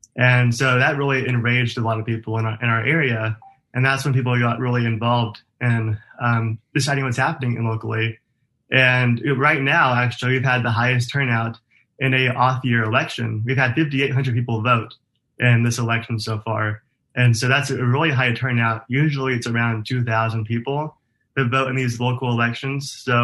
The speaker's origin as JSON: {"language": "English", "town": "Rockwell", "country": "United States", "tie": "born or raised there", "said": "I was born and raised here in Rockwell, which is where I'm running for office, K through 12 in our school system."}